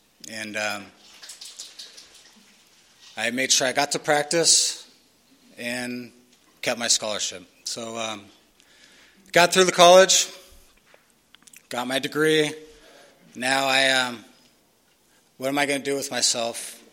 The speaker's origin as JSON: {"language": "English", "town": "San Diego", "region": "California", "country": "United States", "tie": "born or raised there", "said": "I grew up here in San Diego."}